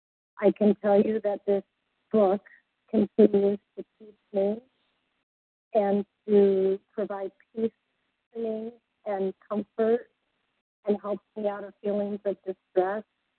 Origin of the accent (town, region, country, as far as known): Wyoming, United States